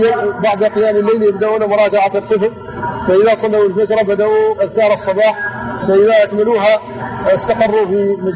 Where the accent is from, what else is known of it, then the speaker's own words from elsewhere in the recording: Mauritania; ويعلن على ذلك أيضا في وسائل الإعلام الأخرى عندنا في موريتانيا